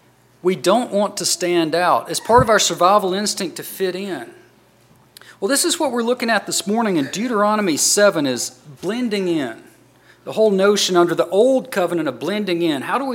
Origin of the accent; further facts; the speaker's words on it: Georgia, United States; I remember growing up in Georgia, I would be out cutting wood in the springtime or summer